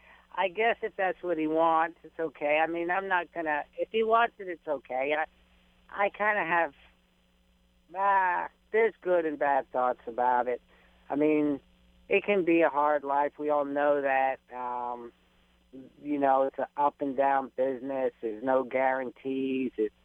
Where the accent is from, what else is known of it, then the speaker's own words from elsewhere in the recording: Toronto, Ontario, Canada; born there; also born or lived in United States; Well, I was born in Toronto, Canada. And we moved around a lot.